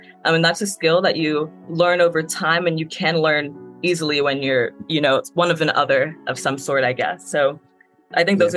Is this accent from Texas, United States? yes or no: no; Chicago, Illinois, United States; As an African-American, it was super life-changing to recognize that, you know, even though I'm from Chicago and everyone looks like me there